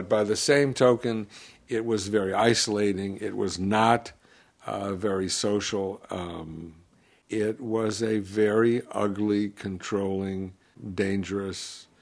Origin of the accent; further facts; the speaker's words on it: New York, United States; Growing up in New York, right in the middle of all of that, both the cultural and the musical and the social phenomenon in the 60s